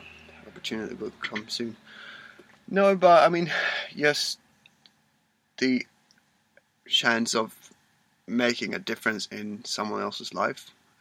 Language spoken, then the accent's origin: English; Sweden; also born or lived in Australia; I'm 21 years old. I'm originally from Sweden. But I lived in Australia for a while, and then I moved back to Sweden